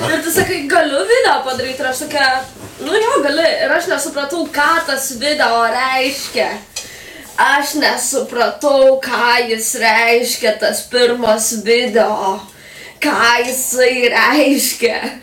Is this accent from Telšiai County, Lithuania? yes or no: no; Kaunas, Kaunas County, Lithuania; Nes aš esu kaunietė